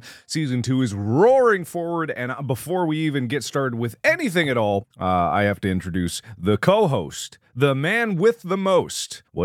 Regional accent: Cincinnati, Ohio, United States; I was more invested in that one because it was Bengals, my hometown.

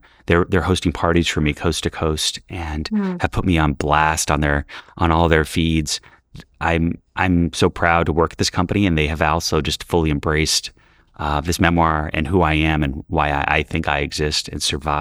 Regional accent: New York City, New York, United States; I grew up in New York City in the 80s where we were in shelters

